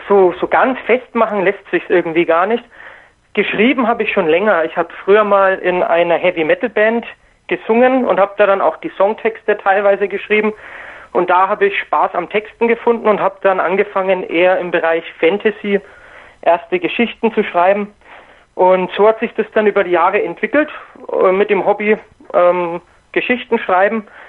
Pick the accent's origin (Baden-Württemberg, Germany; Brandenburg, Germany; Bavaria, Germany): Bavaria, Germany; born there; Also ich selbst bin gebürtiger Franke, also nicht aus Hamburg hergezogen.